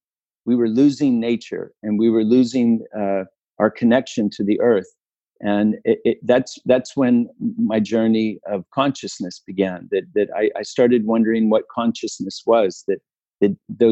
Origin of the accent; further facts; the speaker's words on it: Utah, United States; also born or lived in California; when I was born in California, we were surrounded by cherry trees and watermelons and cantaloupes and tomato fields. And when we moved to Utah, it was a lot of fruit trees